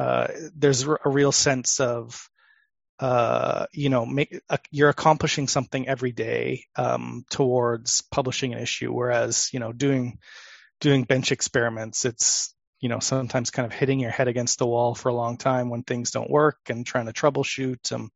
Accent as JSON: {"language": "English", "country": "Canada", "said": "but I'm from Canada, and it aired on a Canadian television station."}